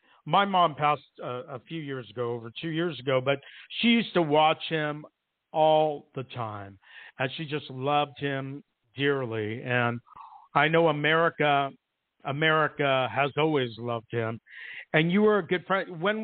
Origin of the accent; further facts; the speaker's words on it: San Francisco, California, United States; born there; I was born in San Francisco. My mom was raised in the city